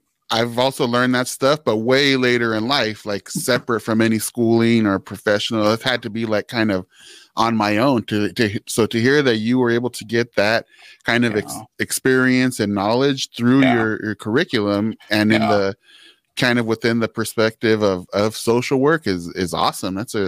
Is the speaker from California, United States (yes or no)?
yes; California, United States; And we're both from California.